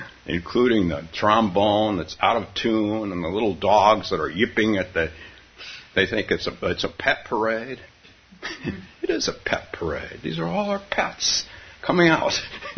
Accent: San Francisco, California, United States; My home, San Francisco, Palo Alto. That's still my home. I've been gone for 45 years, still my home.

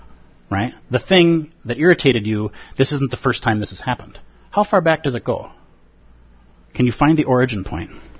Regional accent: Golden Valley, Minnesota, United States; born there; So I'm born in Golden Valley, and so when I was born, I inherited that hospital bed.

